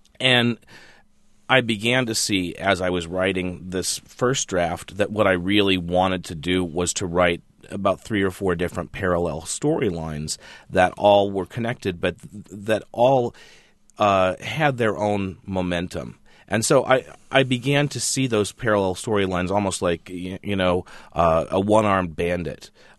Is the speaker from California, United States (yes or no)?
no; Nebraska, United States; I grew up in Western Nebraska, which is the Great Plains region of the country. It's a very, very empty part of this country